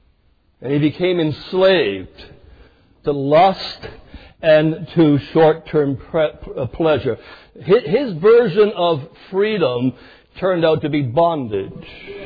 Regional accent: Canada; now in United States; growing up in Canada way back when, in the 1970s and 1980s

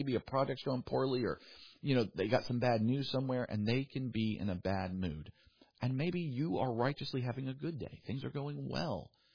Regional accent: the South, United States; I grew up in the South. I've only ever operated in the South. So I've not lived in the North or Midwest.

